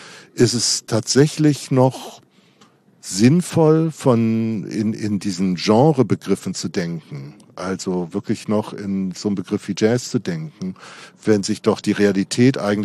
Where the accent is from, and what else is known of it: Darmstadt, Hesse, Germany